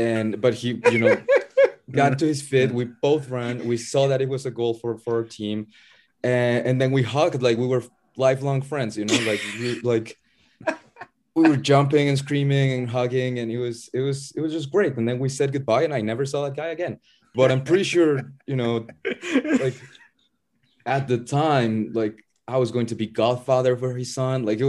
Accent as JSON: {"language": "English", "region": "Puebla", "country": "Mexico", "tie": "born or raised there", "said": "my hometown team, Puebla FC, is mostly bad."}